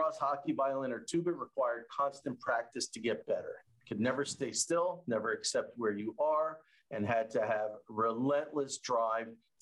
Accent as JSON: {"language": "English", "town": "Philadelphia", "region": "Pennsylvania", "country": "United States", "tie": "born or raised there", "said": "I grew up in a suburb of Philadelphia."}